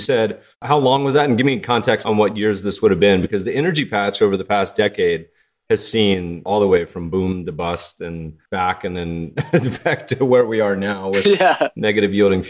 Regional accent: Colorado, United States; I grew up partially in Colorado and lived in Tahoe for a bit and had stayed in Jackson.

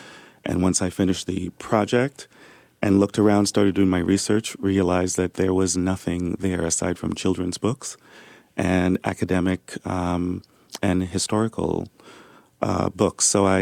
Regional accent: New York, United States; now in San Francisco, United States; I live in San Francisco now, but I grew up in New York.

